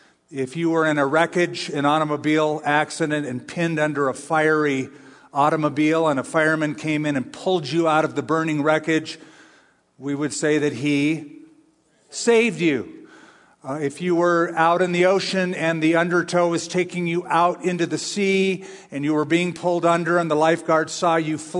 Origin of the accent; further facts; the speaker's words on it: California, United States; I'm a tall man. I'm an old man. I'm a German. In my origin, I'm a Californian